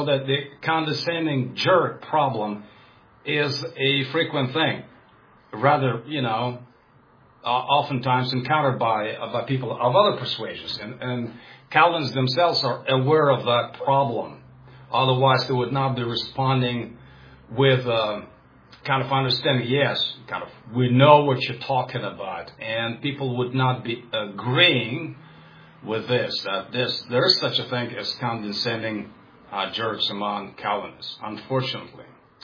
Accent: Russia; first language Russian; English is a second language; I'm a Russian guy. My native tongue, of course, is Russian.

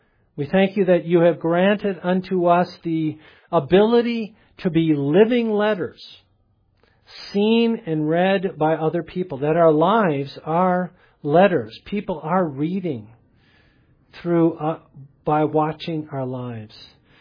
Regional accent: Michigan, United States; I was from Michigan, and so Michigan is like here, right? In the winter, it's cold.

